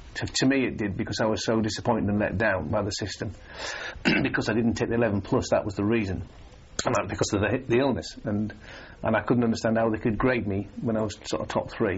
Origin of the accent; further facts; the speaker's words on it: Bishop Auckland, North East England, United Kingdom; also born or lived in Sedgefield; I was born there, but I used to live in a town called Bishop Auckland. That's where my family were. And I was one of seven, one sister and six brothers, and five brothers.